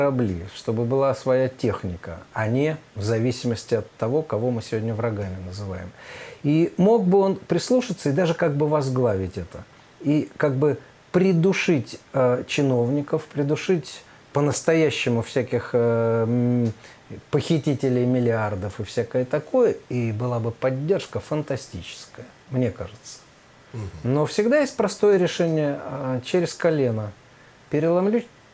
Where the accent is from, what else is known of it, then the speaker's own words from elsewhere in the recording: Saint Petersburg, Russia; мы петербуржцы, давайте мы немножко решим.